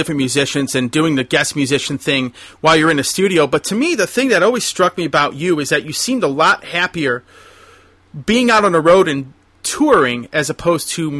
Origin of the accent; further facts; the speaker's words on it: Cleveland, Ohio, United States; you know I'm from Cleveland area